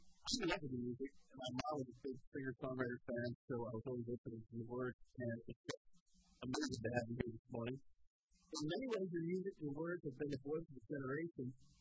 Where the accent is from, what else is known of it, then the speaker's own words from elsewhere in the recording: Texas, United States; My hometown is South Texas.